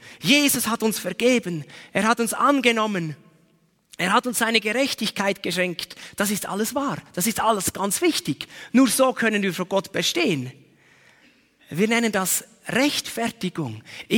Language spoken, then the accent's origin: German; Biel, Bern, Switzerland; Ich bin ja in Biel aufgewachsen.